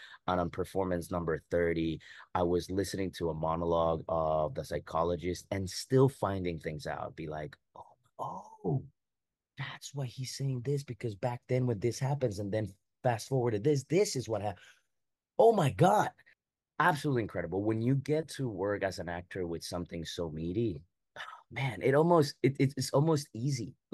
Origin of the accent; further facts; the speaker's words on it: Costa Rica; now in New York, United States; I'm from Costa Rica. I was born and raised there.